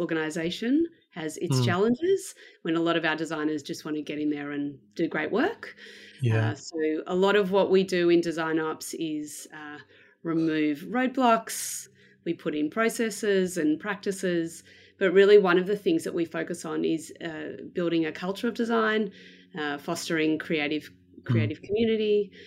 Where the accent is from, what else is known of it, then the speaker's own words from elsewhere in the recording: Melbourne, Victoria, Australia; So I am from Melbourne in Australia. I was born here and I've lived here basically most of my life.